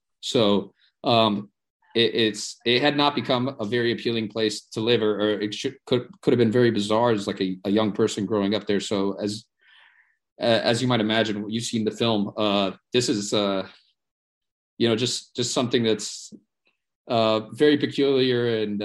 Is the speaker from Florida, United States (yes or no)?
yes; Miami Beach, Florida, United States; So I was born and raised in Miami Beach, which in itself is very unique in itself too. I mean, Miami Beach is a strange place to grow up as a kid in the 90s